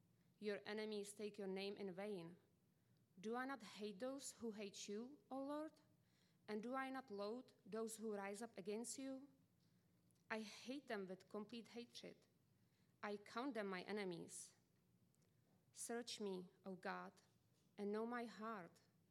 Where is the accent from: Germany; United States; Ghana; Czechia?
Czechia; accent: Czech; English is a second language; I'm from Czech Republic, in case you noticed the accent.